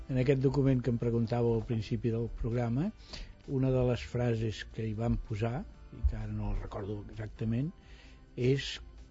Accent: Mataró, Catalonia, Spain; un dels centres tèxtils més importants de Catalunya ha estat tota la vida el meu poble, no? La meva ciutat, Mataró.

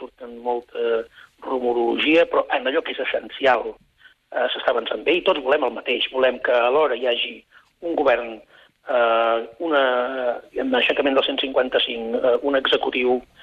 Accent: Catalonia, Spain; vam poder demostrar de quina mena de gent som els catalans.

